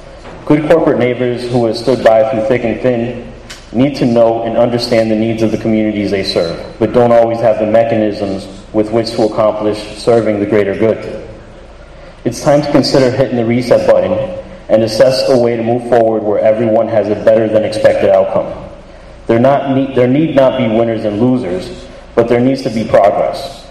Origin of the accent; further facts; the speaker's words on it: Springfield, Massachusetts, United States; I'm from Springfield